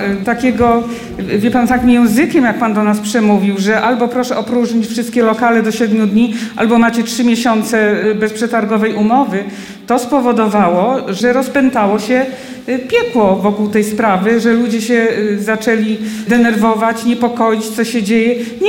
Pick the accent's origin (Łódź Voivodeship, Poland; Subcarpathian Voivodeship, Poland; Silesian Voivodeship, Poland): Subcarpathian Voivodeship, Poland; Strzyżów; pochodzę z Rzeszowskiego, z takiego miasteczka Strzyżów. 5000 mieszkańców. Troszkę ta podobna struktura do Radzynia, tylko troszkę mniejsza miejscowość.